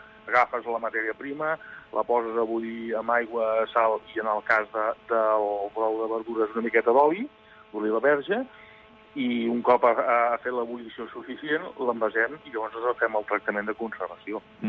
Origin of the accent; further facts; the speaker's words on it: Catalonia, Spain; ara fa un 6 estem al Vallès Oriental, perquè aquí, a part de que som ja del Vallès